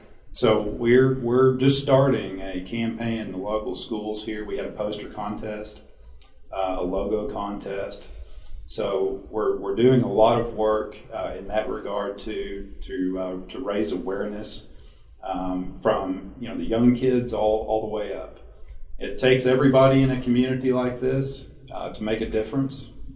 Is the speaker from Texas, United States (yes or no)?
yes; San Angelo, Texas, United States; now in Fredericksburg, United States; I've been in Fredericksburg for about a year now. I come from West Texas, a drought-stricken San Angelo in West Texas, so I can tell you a whole lot more about who I was than who I think I am now.